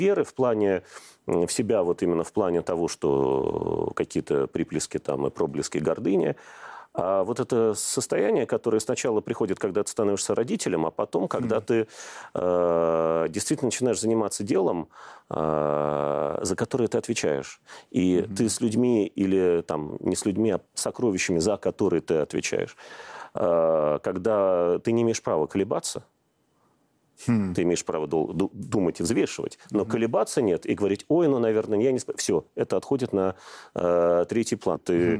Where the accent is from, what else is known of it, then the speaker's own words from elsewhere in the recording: Moscow, Russia; born there; now in Veliky Novgorod, Russia; Хотя по крови, по рождению я москвич, я очень люблю Москву, но если меня сегодня вот так вот серьезно спросить, кто ты, я могу только сказать нечаянный новгородец.